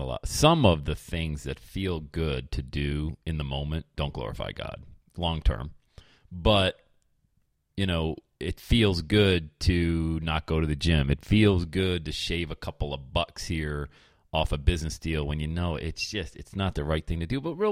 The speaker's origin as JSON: {"language": "English", "town": "Bradford", "region": "Yorkshire and the Humber", "country": "United Kingdom", "tie": "born or raised there", "said": "when I was growing up in Bradford, we went to St. Bernard's"}